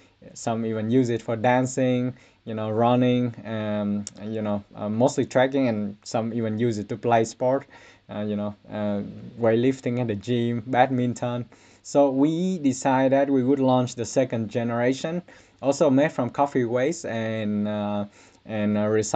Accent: Ho Chi Minh City, Vietnam; moved away as an adult; now in Finland; I was born and raised in Ho Chi Minh City, the largest city in Vietnam. It used to be called Saigon. And I came here as like a foreign student. Actually, both me and my co-founders, we are originally from Vietnam

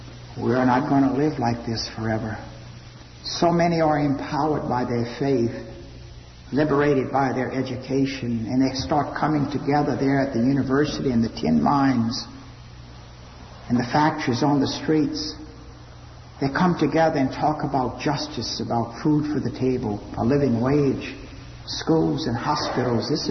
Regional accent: Louisiana, United States; I came home from Vietnam so grateful to be alive, to be back in Louisiana with family and friends

